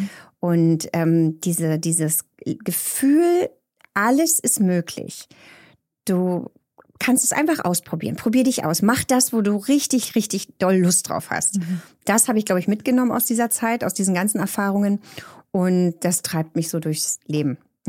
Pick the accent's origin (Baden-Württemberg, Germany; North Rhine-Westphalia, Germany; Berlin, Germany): Berlin, Germany; Ich bin eine richtige Berlinerin. Ich bin hier in Berlin geboren, groß geworden, noch zu Zeiten, wo die Mauer stand.